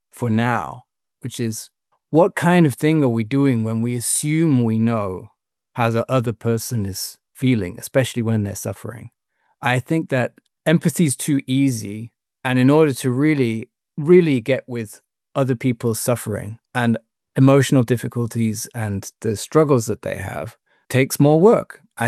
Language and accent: English; England, United Kingdom; Being English, I don't know.